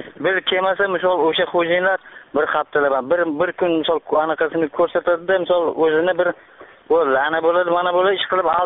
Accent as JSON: {"language": "Uzbek", "town": "Parkent", "region": "Tashkent Region", "country": "Uzbekistan", "said": "Yo'q, aniqa Parkent rayonidanman."}